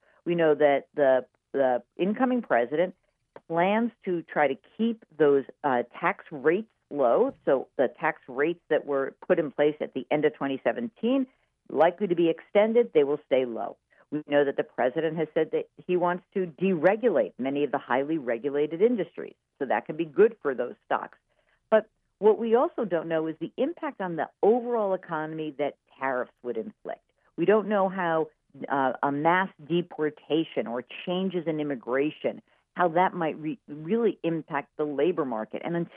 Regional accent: New York, United States; because I'm from New York, I just have to automatically hate New England.

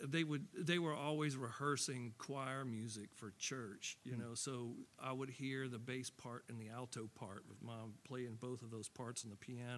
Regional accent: Baton Rouge, Louisiana, United States; We grew up in North Baton Rouge in the North Highlands neighborhood around Plank and Evangeline.

